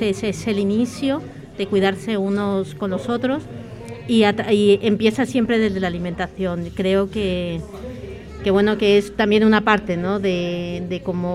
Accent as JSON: {"language": "Spanish", "country": "Mexico", "moved": "yes", "lives_now": "Barcelona, Spain", "said": "yo hace 24 años que vine de México, vine a este barrio"}